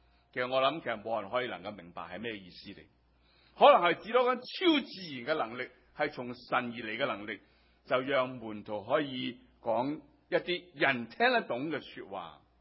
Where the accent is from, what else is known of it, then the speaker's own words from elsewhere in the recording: Hong Kong; 对我们香港人或者是我们成长的在教会里面长大，大部分都是很少喝酒